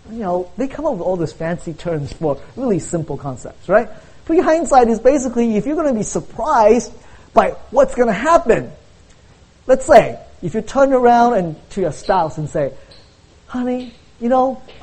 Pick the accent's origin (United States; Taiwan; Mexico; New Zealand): Taiwan; But we grew up like in Taiwan for Chinese New Year.